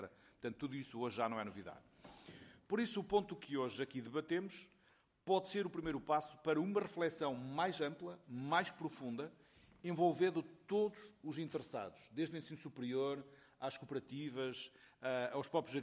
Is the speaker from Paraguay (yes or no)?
no; Bragança, Norte, Portugal; Eu sou de Bragança, temos uma escola superior agrária